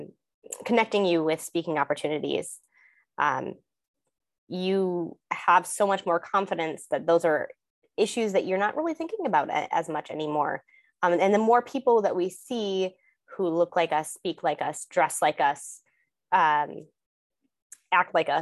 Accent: Midwest, United States; Growing up in the Midwest is a very siloed, protected way to grow up, especially if you're not living in a large city.

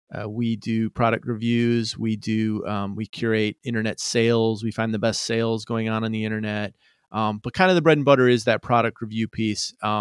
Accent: Chicago, Illinois, United States; I started out in newspapers way back when I'm from Chicago.

